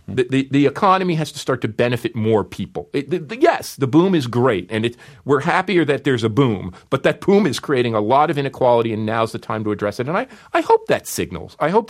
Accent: New Jersey, United States; also born or lived in Newark; I was born to a factory worker. I was born in Newark, New Jersey, grew up in New Jersey, could go to Rutgers University

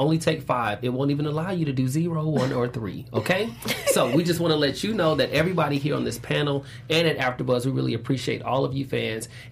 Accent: Atlanta, Georgia, United States; Okay, and for me, I'm from Atlanta.

